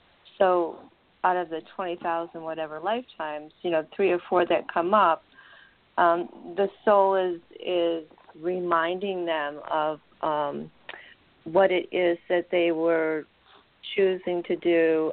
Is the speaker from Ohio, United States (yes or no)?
no; Sarasota, Florida, United States; now in New Hampshire, United States; I'm from Sarasota, Florida, so I know you. Miss you.